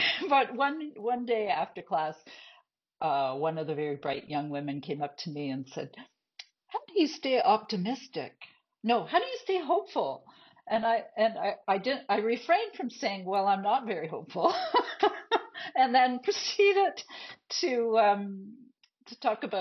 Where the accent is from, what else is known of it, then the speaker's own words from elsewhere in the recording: Nova Scotia, Canada; I'm from the East Coast. I grew up in Nova Scotia, and I feel like the wind blew me here.